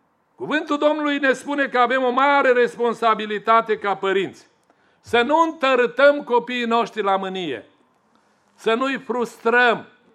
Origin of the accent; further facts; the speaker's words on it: Bihor County, Romania; also born or lived in Reșița; Eu sunt din Bihor și m-am dus în Reșița. Acolo am lucrat pe șantier de tineret.